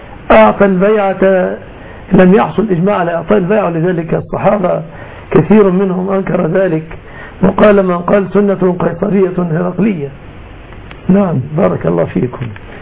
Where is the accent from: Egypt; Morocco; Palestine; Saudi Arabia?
Egypt; بلادنا مصر